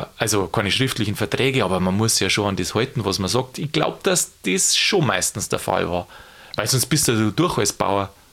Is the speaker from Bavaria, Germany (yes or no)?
yes; Bavaria, Germany; ich komme ja da aus Niederbayern